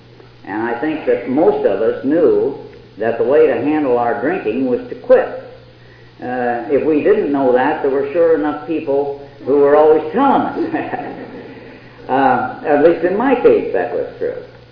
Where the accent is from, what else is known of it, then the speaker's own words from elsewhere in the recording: Kansas, United States; I was raised in the Middle West in Kansas, and I was an only child of loving parents